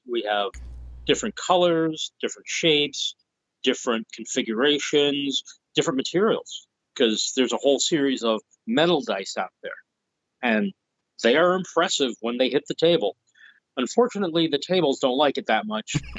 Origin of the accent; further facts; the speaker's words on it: Illinois, United States; I'm from Illinois, so you know I get to visit the store 4 or 5 times a year.